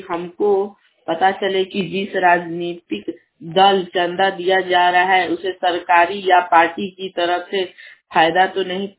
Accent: Mairwa, India; मैं मेरवा से हूँ।

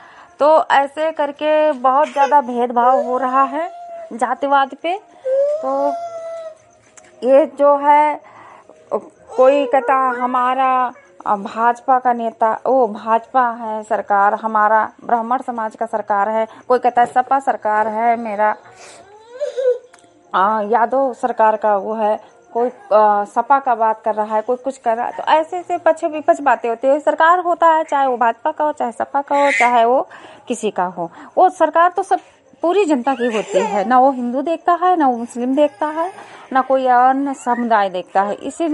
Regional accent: Uttar Pradesh, India; Bahraich mobile वाड़ी से। मैं ब्लॉक विशेषरगंज से हूँ, जिला बहराइच से।

